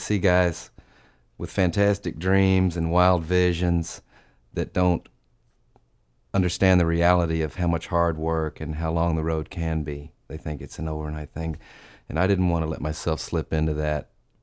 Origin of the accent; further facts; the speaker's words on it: Louisville, Kentucky, United States; Well, I grew up in the Midwest. I'm from Louisville originally.